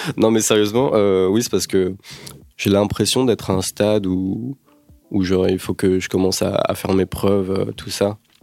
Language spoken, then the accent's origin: French; Carhaix-Plouguer, Brittany, France; born there; Tout départ, en fait, moi je suis né à Carré, Plouguer